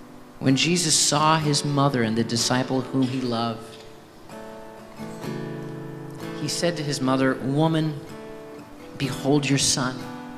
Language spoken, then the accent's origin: English; Midwest, United States; I grew up in the Midwest, and she grew up on the West Coast.